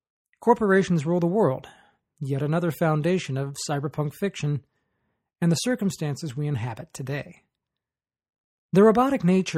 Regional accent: United States; As an American, I find it maddening that I have to look so far outside of my country to find out what people elsewhere think of it.

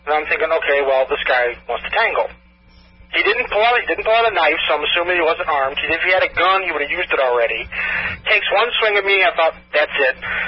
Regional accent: St. Louis, Missouri, United States; St. Louis, Missouri.

